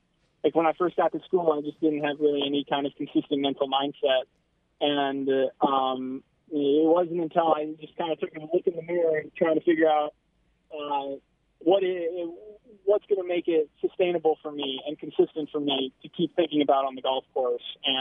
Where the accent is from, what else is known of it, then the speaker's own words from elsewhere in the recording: Iowa, United States; It's going to be a sweet week back in my home state of Iowa, playing with all those guys over there.